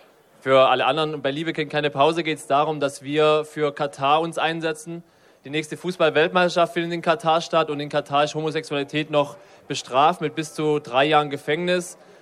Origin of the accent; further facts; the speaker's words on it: Bad Saulgau, Baden-Württemberg, Germany; Aus der Nähe von Ravensburg, Bad Saulgau heißt es. Ja, kein Mensch, aber ist im Schwäbischen.